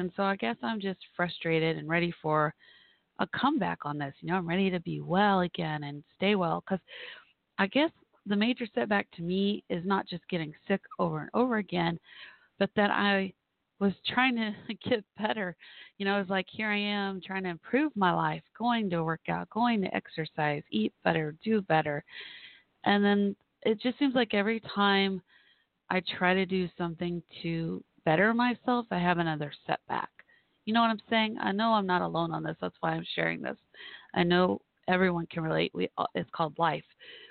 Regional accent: Texas, United States; my home state of Texas, and then there's New Orleans not far away and all that good stuff.

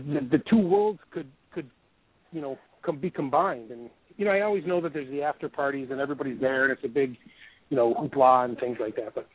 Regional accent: Buffalo, New York, United States; now in Florida, United States; I'm born and raised in Buffalo, New York, and you know, I live down here in Florida

